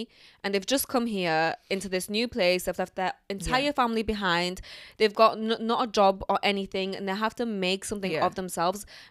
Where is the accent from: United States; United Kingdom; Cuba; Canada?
United Kingdom; Leeds, Yorkshire and the Humber; so we grew up in Leeds. By the way, guys, I'm in my life. I'm in Leeds.